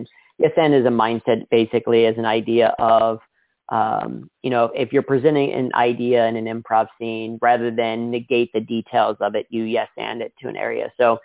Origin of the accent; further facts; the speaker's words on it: Ohio, United States; also born or lived in New York City; which growing up in Ohio and then living in New York City, you don't really see bears.